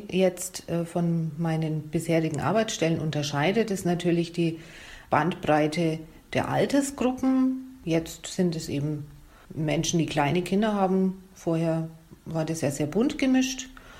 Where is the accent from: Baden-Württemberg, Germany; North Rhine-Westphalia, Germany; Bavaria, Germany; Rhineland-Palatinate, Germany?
Bavaria, Germany; Ich bin in Franken geboren und aufgewachsen und habe da auch den größten Teil meines Lebens verbracht. Seit etwa 5 Jahren bin ich Wahlallgäuerin